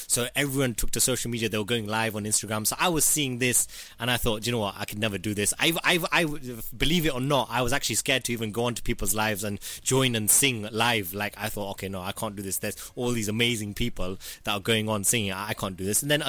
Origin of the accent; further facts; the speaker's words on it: United Kingdom; You know, growing up in the UK as a Gujarati, as a British Asian, British South Asian, there's so many elements to our culture growing up in this country.